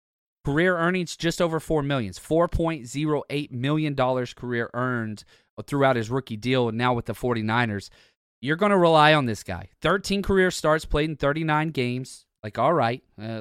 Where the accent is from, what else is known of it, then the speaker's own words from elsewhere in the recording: Texas, United States; Just took a dig at the whole state of Oklahoma. I'm from Texas, can't help it.